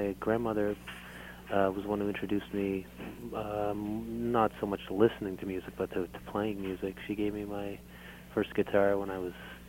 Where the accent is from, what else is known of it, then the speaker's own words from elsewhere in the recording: Yarmouth, Nova Scotia, Canada; I'm from Yarmouth, and some of the members are from Yarmouth, Nova Scotia, which is a little fishing community on the South Shore, on the very, very far tip of Nova Scotia.